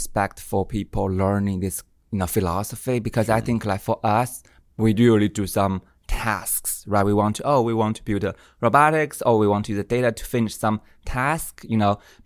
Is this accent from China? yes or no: yes; Lanzhou, Gansu, China; English is a second language; The northwest part of China. So there's a not very big town. It's called Lanzhou. It's a capital, state capital of Gansu province. It's in the north part